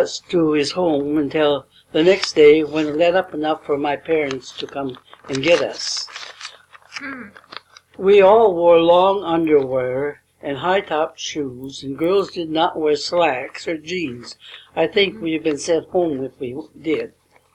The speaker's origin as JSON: {"language": "English", "town": "Ortley", "region": "South Dakota", "country": "United States", "tie": "born or raised there", "said": "I was born in Ortley, South Dakota."}